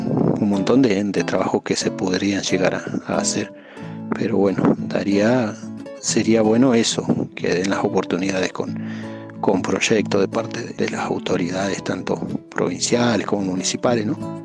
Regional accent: Río Negro, Argentina; now in Dina Huapi, Argentina; Y acá en Dinahuapi vivo hace 16 años, antes vivía en Fitamiche, un paraje de la línea sur.

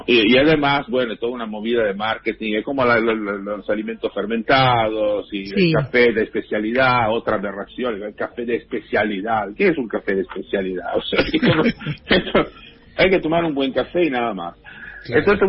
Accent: Italy; moved away as an adult; now in Argentina; O sea, que yo nací en Italia, viví en Italia.

